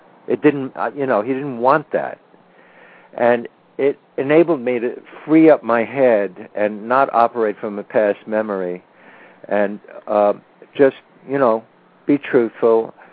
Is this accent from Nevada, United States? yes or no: no; New York, United States; He's from New York, and I'm from New York, and, you know.